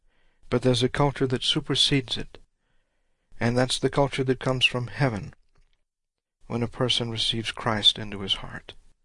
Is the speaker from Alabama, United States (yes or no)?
no; Louisiana, United States; I'm from Louisiana, I'm a Cajun.